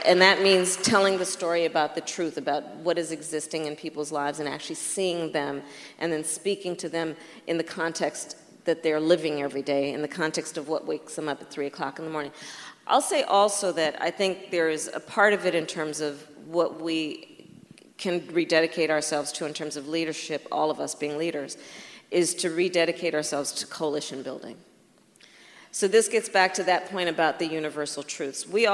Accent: San Francisco, California, United States; you know, my hometown San Francisco folks

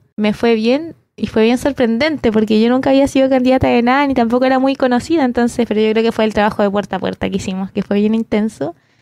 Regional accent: Los Lagos, Chile; soy hija de la educación pública, crecí en Chiloé, viví en un internado, conozco las necesidades de la educación de nuestra región

